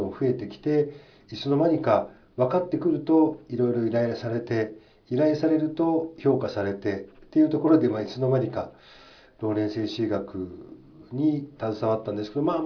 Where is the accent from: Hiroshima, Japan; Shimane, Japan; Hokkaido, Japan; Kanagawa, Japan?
Kanagawa, Japan; Hiratsuka; 生まれは神奈川県の平塚ですね。